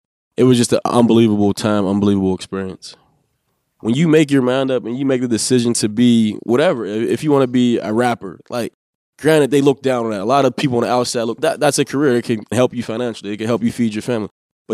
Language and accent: English; Pittsburgh, Pennsylvania, United States; I grew up in Northview Heights, born and raised all up until high school. Once I graduated from high school, I went on to Pitt.